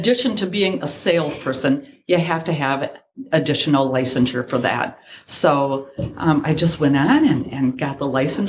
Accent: Goose Lake, Pennsylvania, United States; I'm from Goose Lake, so the small little surrounding areas as well.

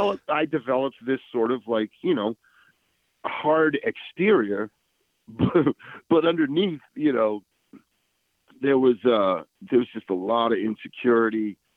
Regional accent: Massachusetts, United States; I grew up in a suburb of Boston.

